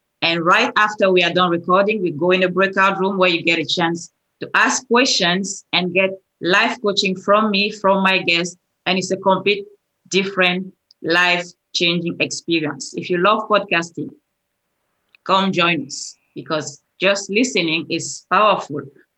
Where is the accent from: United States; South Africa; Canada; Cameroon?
Cameroon; And from Africa, where I come from, I'm from Cameroon originally